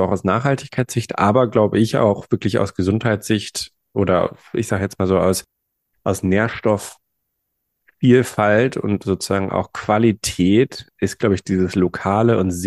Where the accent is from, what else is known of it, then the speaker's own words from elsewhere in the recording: Northern Germany, Germany; Und ich komme auch aus Norddeutschland. Also wir haben da oben tendenziell viel Kohl.